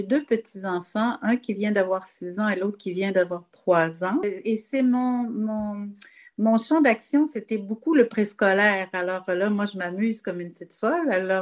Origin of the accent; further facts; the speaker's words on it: Montreal, Quebec, Canada; Alors, j'ai été élevée à Montréal, mais j'ai eu la chance d'avoir un chalet familial au bord d'un lac, dans la forêt des Hautes-Laurentides, avec les montagnes alentour.